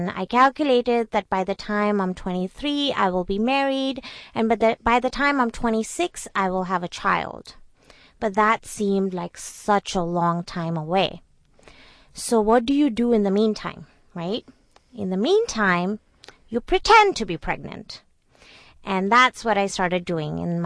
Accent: Gujarat, India; also born or lived in Singapore; now in United States; I was born in Singapore and I moved to India when I was about 6 and a half. And I never adapted. I never felt like I belonged.

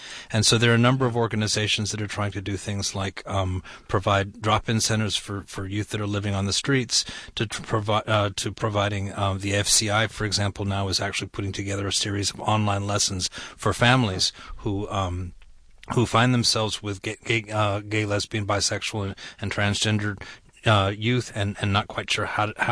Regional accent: Atlanta, Georgia, United States; and I'm originally from Atlanta. I had gone from Atlanta to Champaign, Illinois

